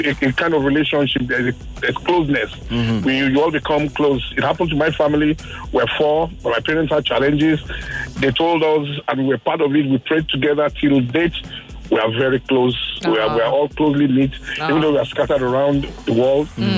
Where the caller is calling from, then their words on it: Ogba, Lagos, Nigeria; I'm calling from Ogba.